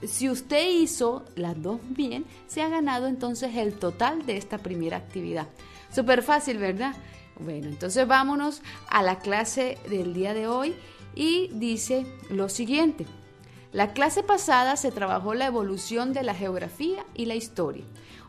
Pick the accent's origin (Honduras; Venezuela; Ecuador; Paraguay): Venezuela; moved away; en mi tierra, en mi país, soy venezolana, se le dice stop, pero aquí se le dice Tutti Frutti.